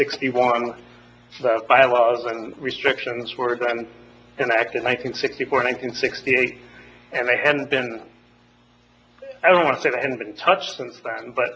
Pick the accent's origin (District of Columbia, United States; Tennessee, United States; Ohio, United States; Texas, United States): Ohio, United States; Toledo; Sure. I grew up in the Toledo area.